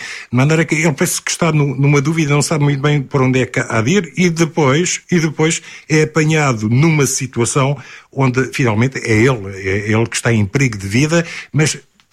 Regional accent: Lisbon, Portugal; eu que sou de Lisboa, encontro os cheiros, encontro aquele ambiente em muitos sítios

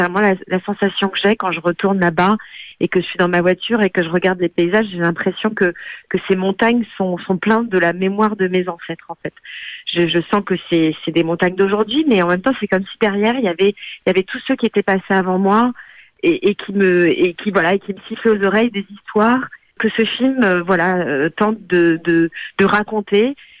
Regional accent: France; born there; parce que moi-même je suis née en France de parents portugais, donc comme beaucoup d'enfants d'immigrés ou de luso-descendants, comment on préfère les appeler, je reviens plusieurs fois par an au Portugal

